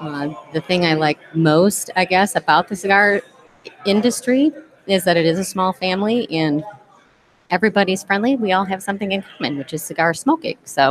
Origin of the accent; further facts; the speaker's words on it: Michigan, United States; I am from Michigan originally.